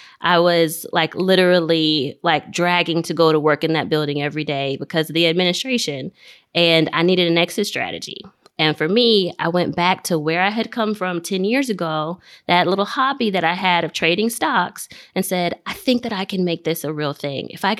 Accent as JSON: {"language": "English", "country": "Nigeria", "said": "I'm Nigerian."}